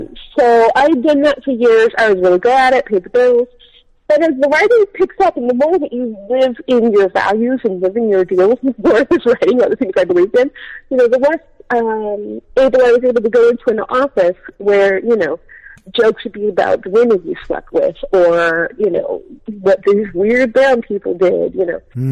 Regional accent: Seattle, Washington, United States; So I was raised in Seattle, which is, if you guys don't know this, it's one of the whitest major cities in the country

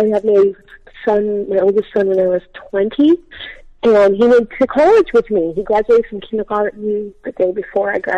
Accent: Seattle, Washington, United States; So I was raised in Seattle, which is, if you guys don't know this, it's one of the whitest major cities in the country

